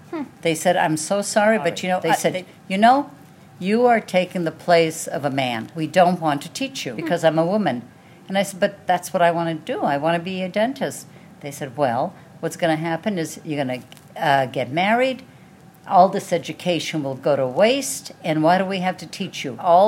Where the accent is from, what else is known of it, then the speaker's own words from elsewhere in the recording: Lithuania; Yes, it was quite amazing because I'm from Lithuania